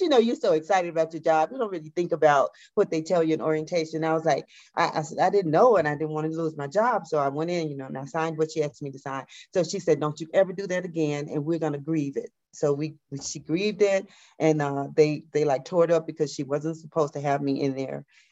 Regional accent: Mississippi, United States; now in Atlanta, United States; I was, of course, born and raised in the Mississippi Delta, moved to Atlanta in 1996.

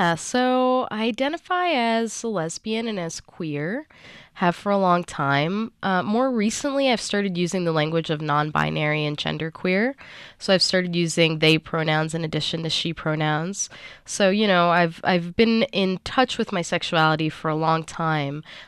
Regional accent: Miami, Florida, United States; first language Portuguese; English is a second language; Well, I grew up in Miami. My mother is Cuban. My father is Brazilian. So I grew up speaking English, Spanish, and Portuguese. Portuguese is my first language.

